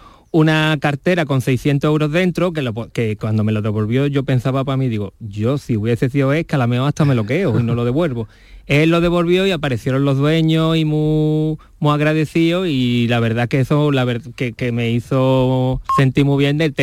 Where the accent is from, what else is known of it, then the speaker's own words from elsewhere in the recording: Málaga, Andalusia, Spain; Y la verdad que yo estaba bien porque yo soy de Málaga.